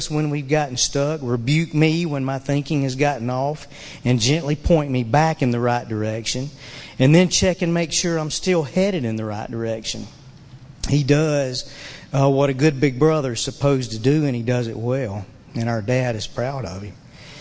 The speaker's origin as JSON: {"language": "English", "town": "Claxton", "region": "Georgia", "country": "United States", "said": "I'm from Claxton, Georgia, so..."}